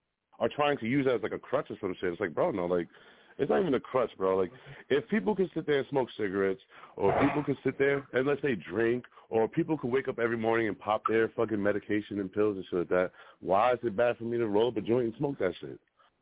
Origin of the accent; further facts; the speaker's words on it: Bronx, New York, United States; now in Massachusetts, United States; I'm just over here representing from Massachusetts. I'm originally from the Bronx